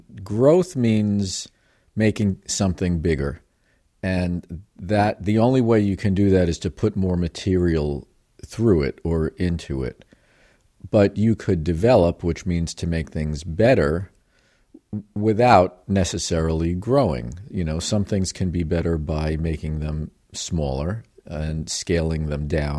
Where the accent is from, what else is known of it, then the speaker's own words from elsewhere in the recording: New York, United States; because I grew up around Long Island, and I have some perspective.